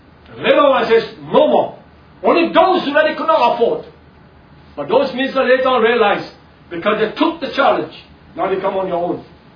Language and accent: English; Singapore; Now here we are, okay, I'm a Singaporean.